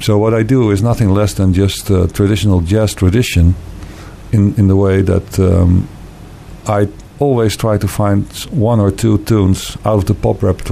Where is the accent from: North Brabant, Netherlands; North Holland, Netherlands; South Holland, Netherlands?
North Holland, Netherlands; Amsterdam; And I'm from Amsterdam.